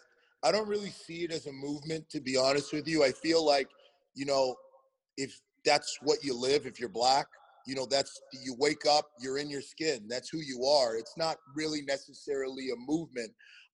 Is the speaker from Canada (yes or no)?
yes; Canada; now in United States; I'm Canadian. I'm not from the United States. So I've learned a ton of stuff that I didn't know before about this country that I live in now and work in now.